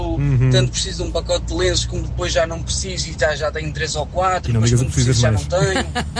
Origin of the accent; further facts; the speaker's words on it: Norte, Portugal; eu sou aqui do Norte.